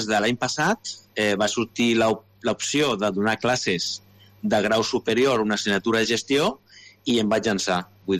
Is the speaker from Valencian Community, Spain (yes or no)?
no; Sabadell, Catalonia, Spain; Jo soc un noi de Sabadell, que lògicament va estudiar EGB, mira si que de sí. Lluny, els Salesians de Sabadell.